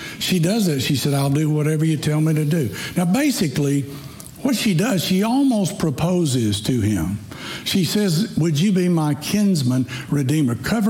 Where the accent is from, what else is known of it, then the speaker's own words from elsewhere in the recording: Tennessee, United States; See, I can say that because Laura and I grew up in Tennessee.